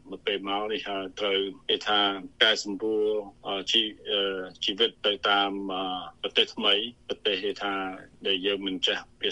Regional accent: Kampong Preah, Battambang, Cambodia; បាទខ្ញុំគឺអ្នកស្រុកបាត់ដំបងគេទៅភូមិកំណើតរបស់ខ្ញុំគឺភូមិកំពង់ព្រះខេត្តបាត់ដំបង

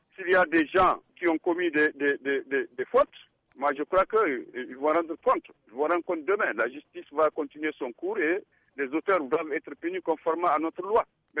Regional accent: Mali; moi en tant que Malien, j'en suis fier et j'adhère

